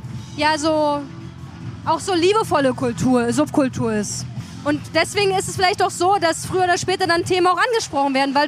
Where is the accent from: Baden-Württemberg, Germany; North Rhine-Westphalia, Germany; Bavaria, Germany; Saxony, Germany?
Saxony, Germany; Chemnitz; Und natürlich willst du nicht als Chemnitzer dann sagen